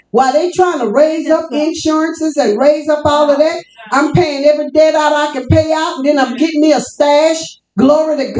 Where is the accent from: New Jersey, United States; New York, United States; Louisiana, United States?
Louisiana, United States; I'm from Louisiana. I don't care where you're from.